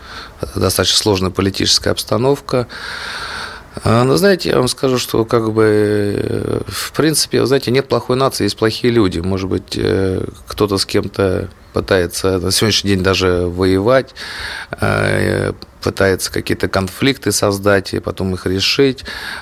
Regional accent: Moscow, Russia; Я москвич, и это мой город.

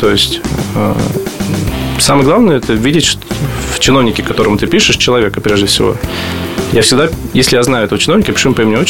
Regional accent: Moscow, Russia; Мы москвичи, мы горожане.

